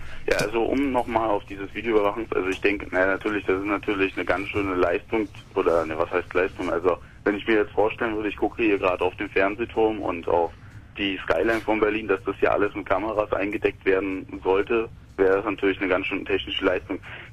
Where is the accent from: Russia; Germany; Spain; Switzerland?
Russia; ich bin Russe, ich bin selber Ausländer, ich habe einen russischen Pass.